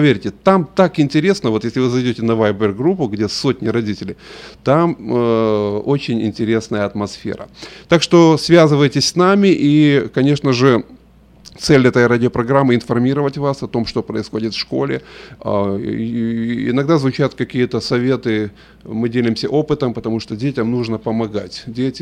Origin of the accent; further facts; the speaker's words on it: Odesa, Odesa Oblast, Ukraine; вернулся из Одессы, из моего родного города.